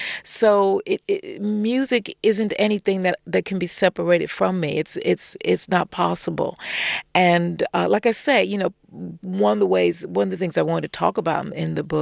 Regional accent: United States; being American

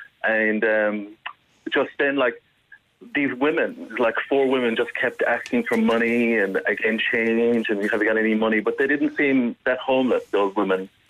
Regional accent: Ireland; now in Dublin, Ireland; this is where I've moved to now, and I am Irish

